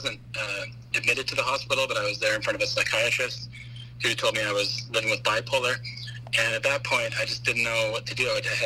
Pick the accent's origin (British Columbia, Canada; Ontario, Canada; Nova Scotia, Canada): British Columbia, Canada; Powell River; Yeah, I grew up in Powell River.